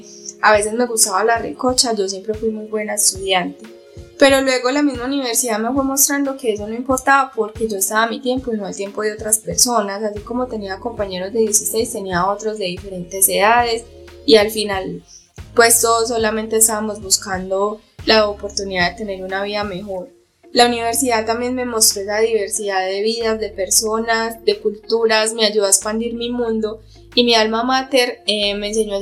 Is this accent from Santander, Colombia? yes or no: no; San Roque, Antioquia, Colombia; soy de San Roque, Antioquia. Y les confieso que cuando empecé la universidad tenía 21 años.